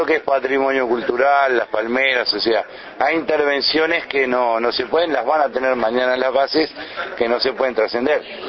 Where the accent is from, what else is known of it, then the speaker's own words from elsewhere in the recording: Uruguay; para el turismo de lo que somos los uruguayos